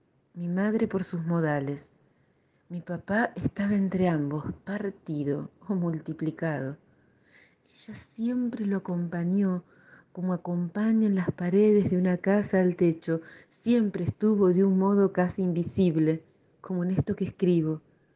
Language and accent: Spanish; Argentina; Así que yo soy half. Soy japonesa en Argentina y argentina en Japón